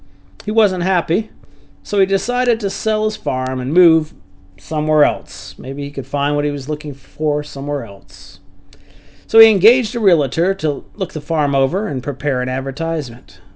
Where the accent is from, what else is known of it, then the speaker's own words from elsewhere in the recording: Florida, United States; when I was growing up in Florida, as a boy, my dad and I used to watch football on Sundays.